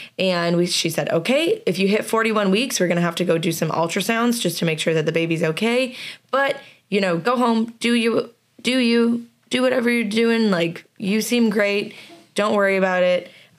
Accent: Canada; being that I'm a Canadian citizen and we have plans to kind of relocate back to Canada, have the support of my family and friends here

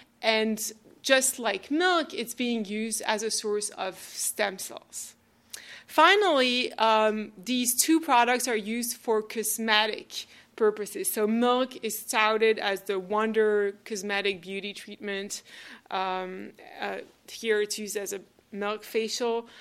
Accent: France; English is a second language; France, my home country, has a particularly extreme version of this European approach

